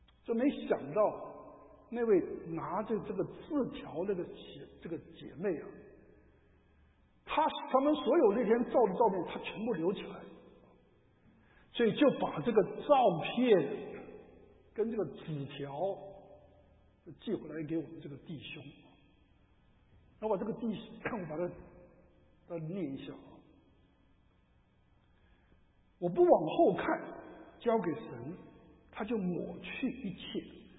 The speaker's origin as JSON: {"language": "Chinese", "country": "China", "lives_now": "United States", "said": "我们去这个参加追思礼拜的时候，不但我们中国人，连那个美国人也一大堆。"}